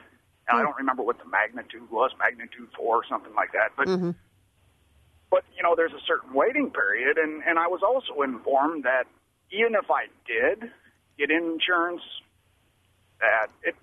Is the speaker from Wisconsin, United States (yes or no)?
yes; Wisconsin, United States; also born or lived in Oklahoma; back in 95, I moved down to Tulsa area from Wisconsin.